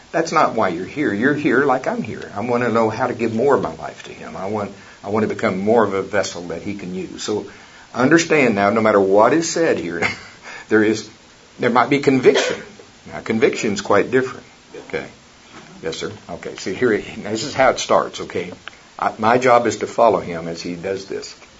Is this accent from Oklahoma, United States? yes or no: yes; Oklahoma, United States; I love college football. I'm from Oklahoma. Not having our best year this year, but we'll be back.